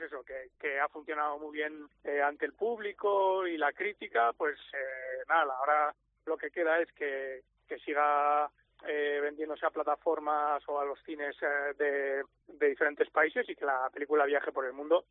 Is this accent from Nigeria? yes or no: no; Basque Country, Spain; yo creo que como vasco tenemos esa, también esa cultura de ir mucho al monte